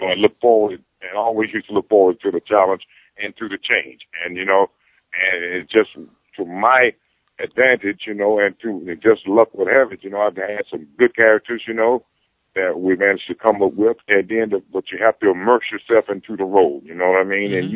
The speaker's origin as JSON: {"language": "English", "town": "Atlanta", "region": "Georgia", "country": "United States", "tie": "born or raised there", "said": "I'm really looking forward to seeing all of the people for once now in my hometown here of Atlanta"}